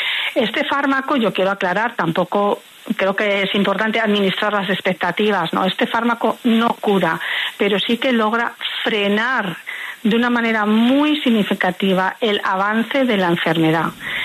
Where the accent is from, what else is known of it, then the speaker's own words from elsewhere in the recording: Spain; now in Madrid, Spain; yo soy de España, vivo en Madrid